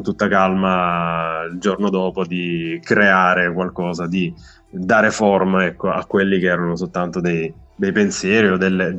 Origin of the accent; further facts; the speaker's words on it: Apulia, Italy; now in Turin, Italy; Essendo in una grande città, Torino, anche se, come dicevi tu prima all'inizio quando mi presentavi, io sono originario della Puglia, vengo da un paesino